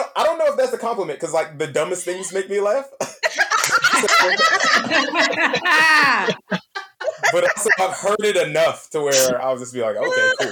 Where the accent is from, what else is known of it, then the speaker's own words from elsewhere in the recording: Dallas, Texas, United States; I'm originally from Dallas, but I started comedy in Austin, Texas.